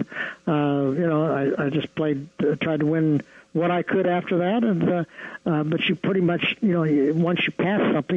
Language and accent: English; Ohio, United States; I mean, my wife and I grew up in the Midwest in Ohio.